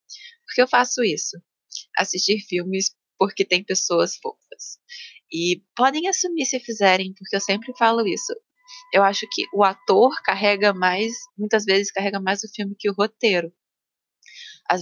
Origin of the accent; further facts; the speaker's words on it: Rio de Janeiro, Brazil; Se estiver errado, eu sou carioca, gente. Carioca não. Eu sou fluminense, gente.